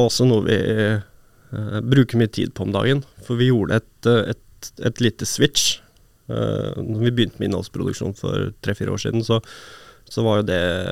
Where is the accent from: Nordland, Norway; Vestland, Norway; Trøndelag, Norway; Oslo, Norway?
Oslo, Norway; Stovner; Nå er jeg født og oppvokst på Stovner da.